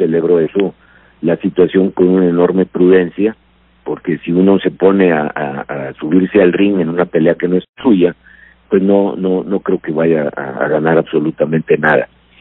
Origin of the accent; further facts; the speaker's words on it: Mexico; lo hemos defendido más que como empresarios, como mexicanos